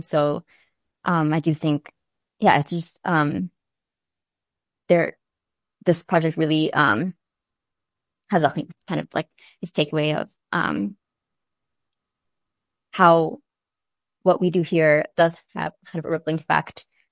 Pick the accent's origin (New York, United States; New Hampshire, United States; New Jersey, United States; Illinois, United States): Illinois, United States; Chicago; I'm from Chicago originally, and so I follow the politics there.